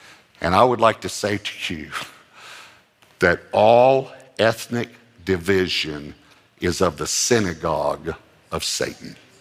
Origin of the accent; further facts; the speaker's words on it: Texas, United States; When I grew up in East Texas